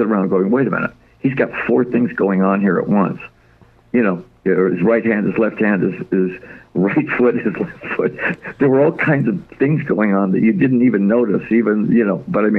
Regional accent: Detroit, Michigan, United States; And I've always been a Detroit Tigers fan because I'm from Detroit, you know.

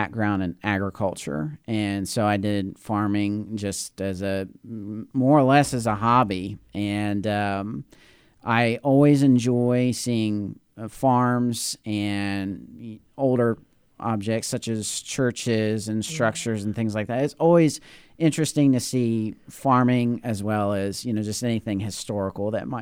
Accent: Rushville, Indiana, United States; now in Shelbyville, United States; I'm a Rush County boy.

